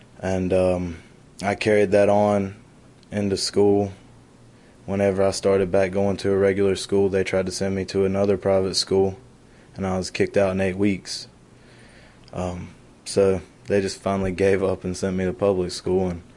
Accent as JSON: {"language": "English", "town": "Union Grove", "region": "North Carolina", "country": "United States", "said": "Hey there … I'm from Union Grove, North Carolina. I grew up in a Christian home, my dad's a Baptist preacher"}